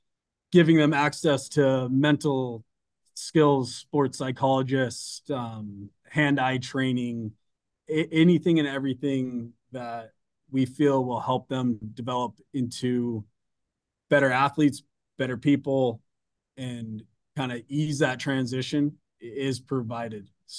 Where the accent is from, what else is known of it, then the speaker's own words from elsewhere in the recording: Colorado, United States; also born or lived in upstate New York; I was pretty fortunate being in upstate New York at that time, but I was from Colorado, came from Colorado.